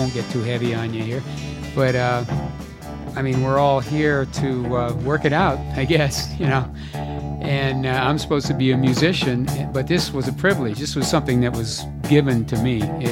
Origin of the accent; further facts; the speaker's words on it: California, United States; We grew up in the Bay Area of California. In other words, across the bay from San Francisco. We used to play in the El Cerrito swamps all the time.